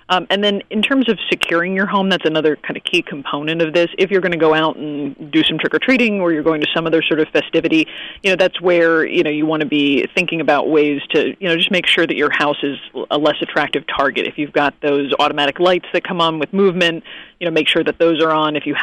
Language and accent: English; New Jersey, United States; Yep, that was always the big thing where I grew up in South Jersey was the night before.